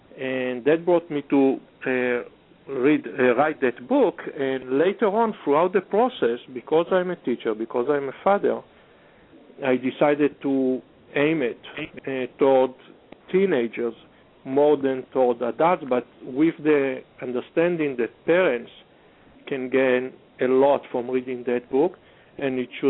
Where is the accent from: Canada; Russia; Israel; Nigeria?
Israel; now in Los Angeles, United States; I grew up in a society, I grew up secular in Israel on a kibbutz, and then I had to come all the way to Los Angeles to become a believer.